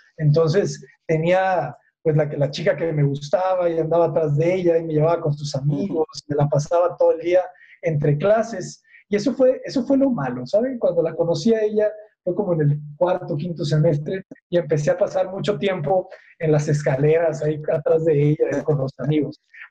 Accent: Los Mochis, Sinaloa, Mexico; moved away as an adult; now in Guadalajara, Mexico; yo soy de Los Mochis, yo viví en Los Mochis, allá nací y me vine a estudiar a Guadalajara.

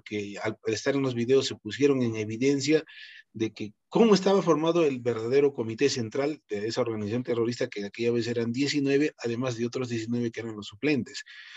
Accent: Cusco, Peru; por el lugar donde nací, por mi apariencia física. Pues yo soy de Cusco, dicho sea de paso.

